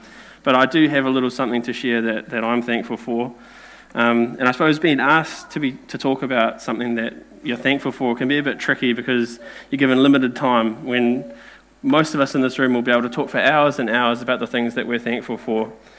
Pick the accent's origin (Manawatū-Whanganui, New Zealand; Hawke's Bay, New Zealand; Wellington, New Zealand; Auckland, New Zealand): Manawatū-Whanganui, New Zealand; Dannevirke; born there; I was born in Dannevirke. Probably explains a lot.